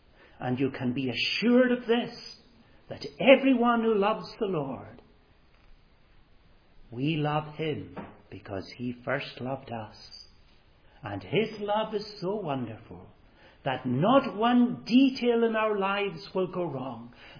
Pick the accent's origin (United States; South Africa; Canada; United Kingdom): United Kingdom; Stornoway, Scotland; When I was a little boy growing up in Stornoway in the island of Lewis, my parents kept hens.